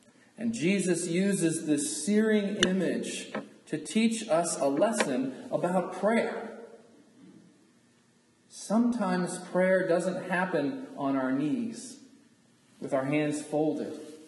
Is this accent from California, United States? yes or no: no; Houston, Texas, United States; from a two-week vacation in Houston, Texas, my hometown. That's where I grew up.